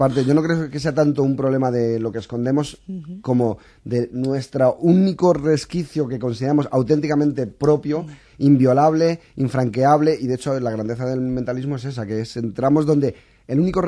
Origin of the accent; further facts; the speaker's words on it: Spain; no solo somos magos, además somos españoles